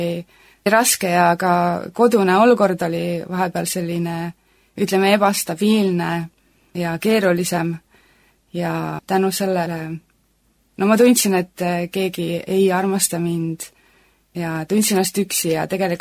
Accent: Hiiu County, Estonia; ma kasvasin üles Hiiumaal koos venna ja perega ja juba ma olen väiksest peale

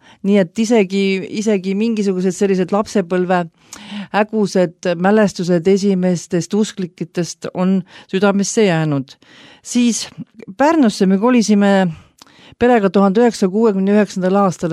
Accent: Tallinn, Harju County, Estonia; 20. veebruaril 1957 ma sündisin Tallinnas, nii et ma olen pealinna tüdruk ja elasin Nõmmel ja ma elasin Nõmme Lõie tänaval

